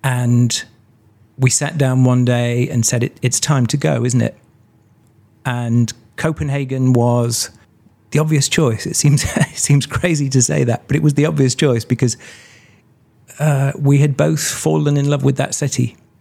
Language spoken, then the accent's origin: English; Nottingham, East Midlands, United Kingdom; I grew up in Nottingham